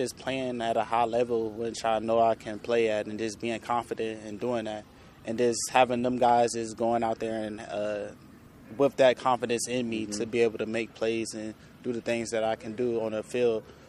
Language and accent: English; Roanoke, Virginia, United States; So I came from Roanoke, Virginia.